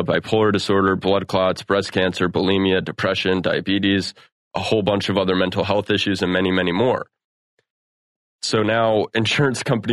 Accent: Chicago, Illinois, United States; I know, like, my hometown of Chicago, $38 billion in outstanding debt

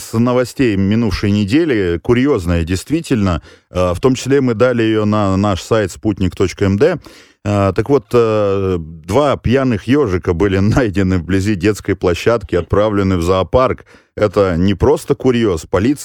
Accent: Chișinău, Moldova; Откуда вы, спрашивают? Мы из Кишинева.

